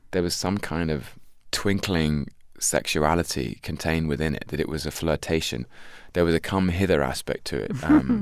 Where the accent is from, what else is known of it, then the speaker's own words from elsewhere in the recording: England, United Kingdom; I think as a Brit, as someone who grew up in Europe and in England, the sound of America was always very exotic to me.